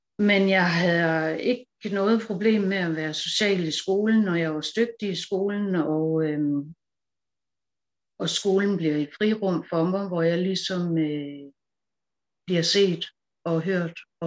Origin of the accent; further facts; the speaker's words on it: Herning, Central Denmark Region, Denmark; born there; jeg er blevet 46 år, og jeg blev født i 1976 i Herning.